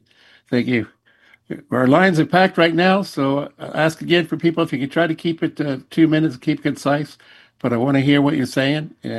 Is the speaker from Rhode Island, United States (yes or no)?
no; Memphis, Tennessee, United States; actually comes from my hometown of Memphis. So I'm well versed